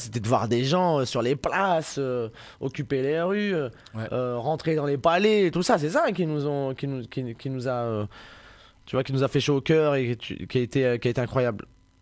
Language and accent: French; France; Moi, je suis né en France, hein, tu vois, j'ai grandi en France.